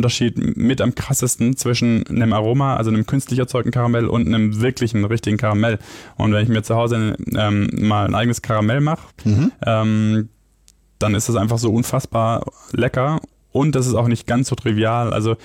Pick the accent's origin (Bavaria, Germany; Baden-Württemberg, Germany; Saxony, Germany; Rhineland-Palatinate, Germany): Baden-Württemberg, Germany; Ich bin ja Schwabe.